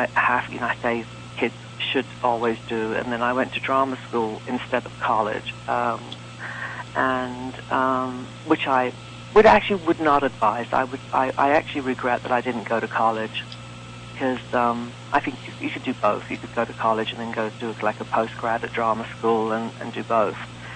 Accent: London, United Kingdom; And I was born and raised in London, and I always wanted to be an actor.

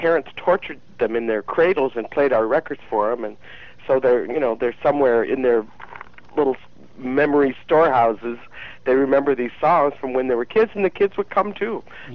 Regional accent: Illinois, United States; and I was raised in Illinois, and I went to Chicago

